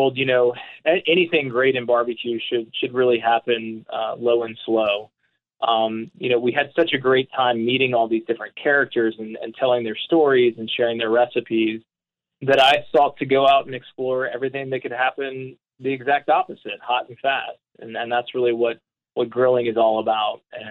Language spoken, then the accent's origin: English; the South, United States; you know, I think being a Southerner, you're just kind of born with barbecue kind of to a soundtrack of every one of life's events.